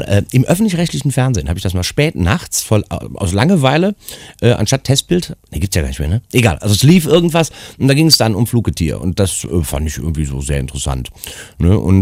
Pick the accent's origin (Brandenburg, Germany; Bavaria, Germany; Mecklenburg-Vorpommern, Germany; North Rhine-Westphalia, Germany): North Rhine-Westphalia, Germany; Cologne; ich bin eine Kölsche Jung